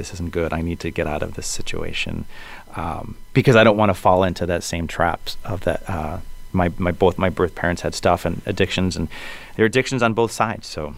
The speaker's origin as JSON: {"language": "English", "town": "Worcester", "region": "Massachusetts", "country": "United States", "tie": "born or raised there", "said": "I just had a release party and a book signing for Hey Kiddo in my hometown of Worcester"}